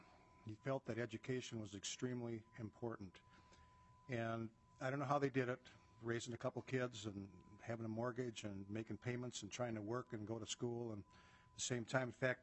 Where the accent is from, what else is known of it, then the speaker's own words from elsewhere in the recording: Winona, Minnesota, United States; born and raised in Winona, as I said, and my father was off the farm and clerking in a store downtown for 75 cents an hour.